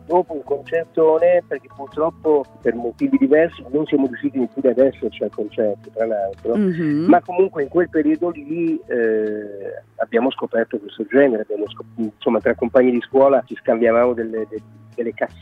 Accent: Pinerolo, Piedmont, Italy; Io sono di Pinerolo, chiaramente provincia di Torino, una cittadina di 40.000 abitanti

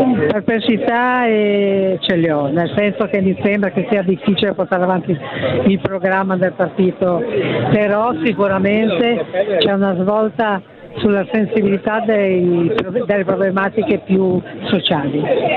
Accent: Milan, Lombardy, Italy; Sì, sono di Milano.

